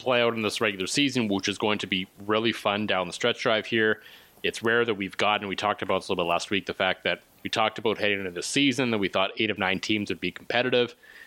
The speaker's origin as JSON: {"language": "English", "town": "Ottawa", "region": "Ontario", "country": "Canada", "tie": "born or raised there", "said": "No, like, when I grew up in Ottawa"}